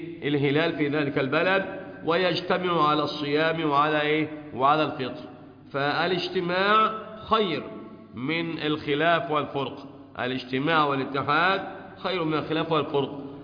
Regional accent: Egypt

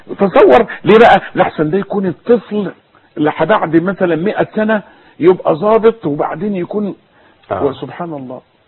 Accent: Egypt; احنا عندنا في مصر اتخلع كده زي ما يكون زرار ساقط

